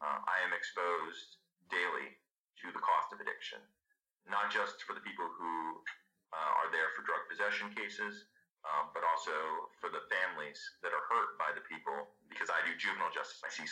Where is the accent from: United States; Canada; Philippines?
Philippines; born there; I was born in the Philippines.